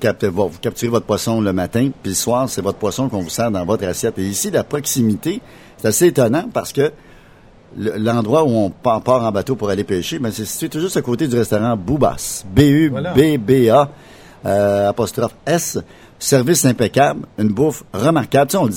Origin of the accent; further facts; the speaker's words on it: Quebec, Canada; là, chez nous, au Québec